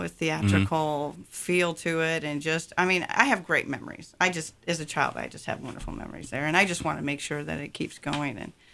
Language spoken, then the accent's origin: English; Hope, United States; I grew up in Hope.